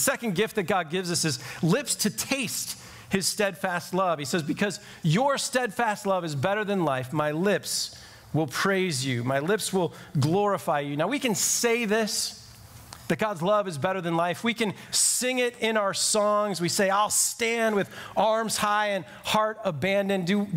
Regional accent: Glenview, Illinois, United States; a little Greek restaurant in my hometown of Glenview that makes the best gyro on the planet

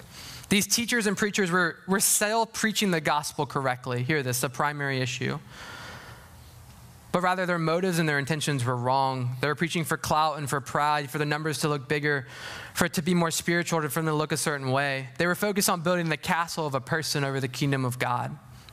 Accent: the South, United States; I'm from the South, so who cares about them?

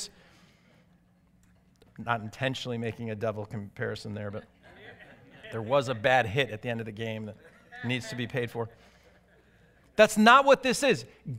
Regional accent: Chicago, Illinois, United States; You know, I'm from Chicago, right? So in Chicago, every year, around the fall, we get a plague.

